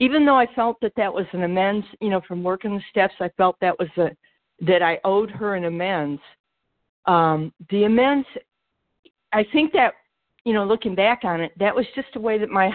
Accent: Georgia, United States; from Georgia, and I'm a gratefully amazed recovered compulsive eater

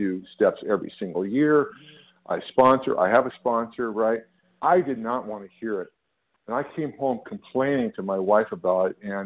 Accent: California, United States; I'm from California.

